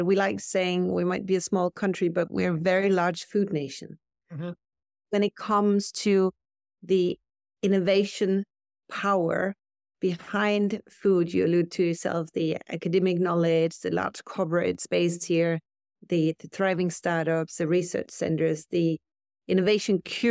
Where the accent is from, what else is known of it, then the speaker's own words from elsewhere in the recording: Denmark; So I grew up in Denmark in what I would call a normal family with a garden, lots of vegetables and fruit trees and bushes and a greenhouse.